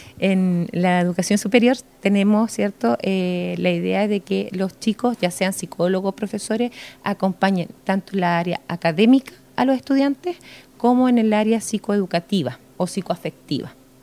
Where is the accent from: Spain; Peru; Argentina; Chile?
Chile; Concepción, Biobío; Vengo desde Concepción.